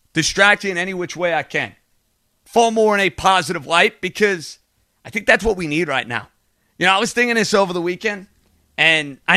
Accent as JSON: {"language": "English", "region": "New York", "country": "United States", "said": "I wouldn't be doing my service as a New Yorker and as an American"}